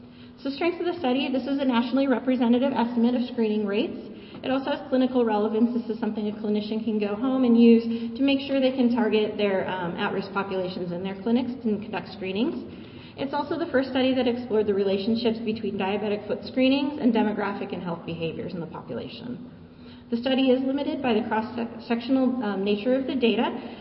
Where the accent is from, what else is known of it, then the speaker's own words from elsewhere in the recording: California, United States; I'm from California originally.